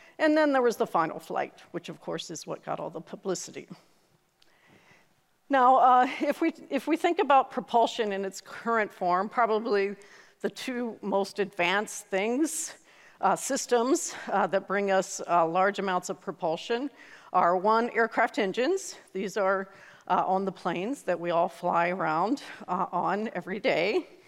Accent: Dayton, Ohio, United States; As I already told you, I'm from Ohio, Dayton, Ohio, which is known as the home of aviation.

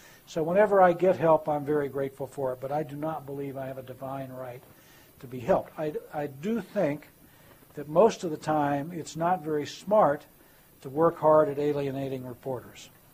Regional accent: Arlington, Texas, United States; He knew that I was from Arlington, Texas, which is where the Texas Rangers play.

